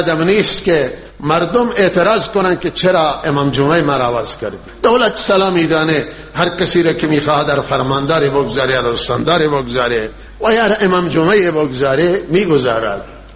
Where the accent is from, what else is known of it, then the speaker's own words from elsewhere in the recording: Iran; ما ایرانی هستیم و وارث این وطنیم،